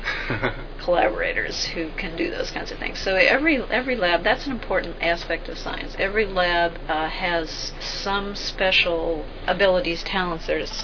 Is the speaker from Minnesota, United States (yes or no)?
yes; Minnesota, United States; In Minnesota, southern Minnesota.